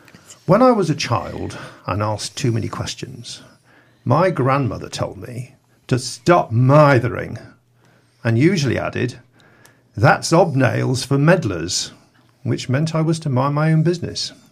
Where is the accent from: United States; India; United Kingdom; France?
United Kingdom; North West England; I was brought up in Lancashire, and we certainly had our share of such terms.